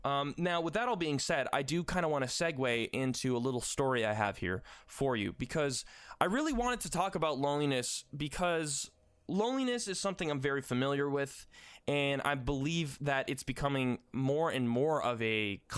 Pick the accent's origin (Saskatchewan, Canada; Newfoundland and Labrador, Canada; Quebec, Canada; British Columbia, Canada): Newfoundland and Labrador, Canada; now in Toronto, Canada; I'm from Newfoundland. I am in Canada. That's a province of Canada. And essentially, I moved from Newfoundland, which is on the farthest east coast of North America, fun fact, to Toronto, Ontario, which is a huge city.